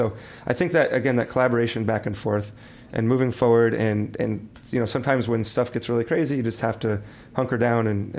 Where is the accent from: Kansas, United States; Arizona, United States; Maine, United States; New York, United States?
Arizona, United States; Phoenix; I'm from Phoenix.